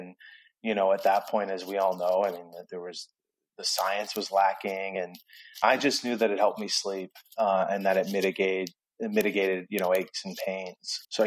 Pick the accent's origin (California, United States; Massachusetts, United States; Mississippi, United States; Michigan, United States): Massachusetts, United States; Hull; So, I'm from Hull, Massachusetts, which is a little fishing town in on the South Shore, just south of Boston. And, I'm a New England guy